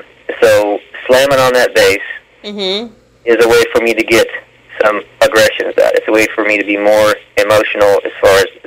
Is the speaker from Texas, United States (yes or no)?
yes; Dallas, Texas, United States; No, I'm from the Dallas area. I've always been here. I hardly ever leave, unfortunately. No, born and raised, lived all around.